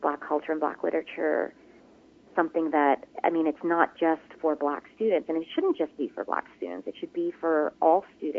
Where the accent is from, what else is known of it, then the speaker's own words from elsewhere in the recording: United States; I, as an American, but I also as a Korean American